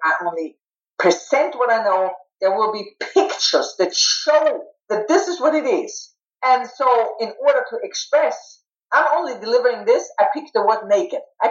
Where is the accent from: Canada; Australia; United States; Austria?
Austria; Vienna; I'm right from Vienna. Make it easy.